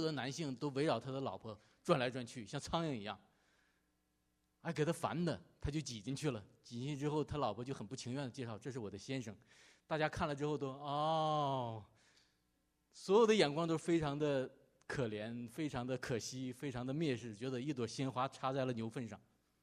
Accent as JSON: {"language": "Chinese", "country": "China", "moved": "yes", "said": "就是我们中国人最爱说的心想事成"}